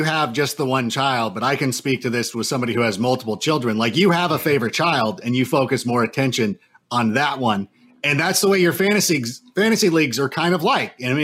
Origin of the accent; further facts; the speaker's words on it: Corona, California, United States; it's the league that I'm in with all my friends I grew up with in Corona, California.